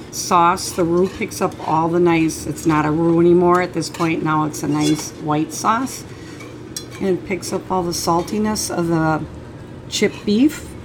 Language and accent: English; Nebraska, United States; I'm not from Milwaukee. In Milwaukee, I hear that you had to use butter. I'm from Nebraska. So it was oleo was the thing. In fact, I rarely ever got fresh butter when I was a kid.